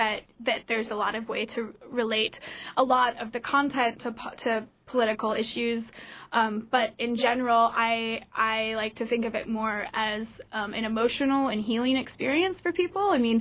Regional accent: Wasilla, Alaska, United States; I'm from Wasilla.

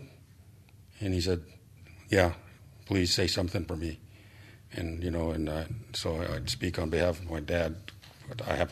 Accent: Sitka, Alaska, United States; from Sitka Kayashkahit over in Sitka.

